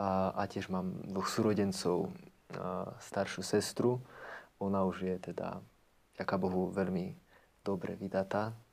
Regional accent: Jabloň, Prešov Region, Slovakia; Tak pochádzam z takej maličkej dedinky, volá sa Jabloň, ako ten strom. Je veľmi pekná a teda je to na východe Slovenska, pomerne ďaleko od Bratislavy. Pochádzam z veriacej rodiny, katolíckej, praktizujúcej.

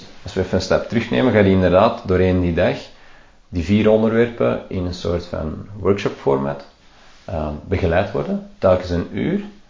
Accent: Antwerp, Flanders, Belgium; Ja, wij zijn zelf van Antwerpen.

